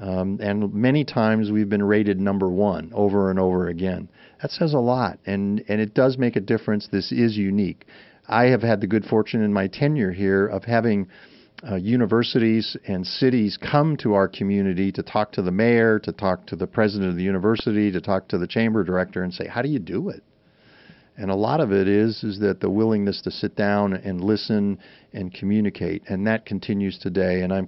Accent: New England, United States; Many years ago, when I was a young man, I grew up in New England, every summer went to the Maine coast

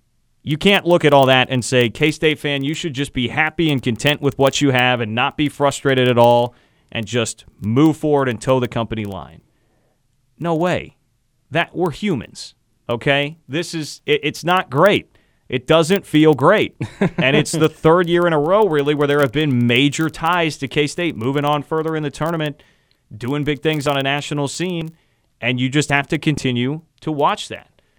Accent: Kansas City, United States; So when I was growing up in Kansas City, this time of year was hell.

